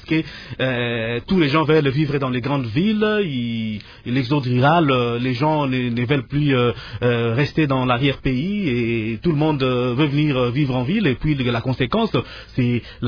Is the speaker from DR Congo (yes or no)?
yes; DR Congo; ici chez nous en RDC